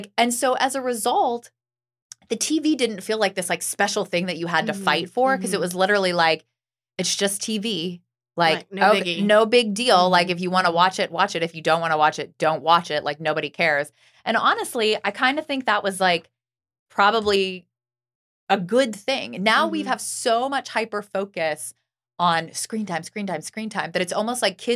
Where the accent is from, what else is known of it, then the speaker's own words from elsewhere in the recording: Pennsylvania, United States; in Pennsylvania last week. Like, I had like ex-boyfriends from high school who are still live in my hometown messaging me and doing things for my stepmom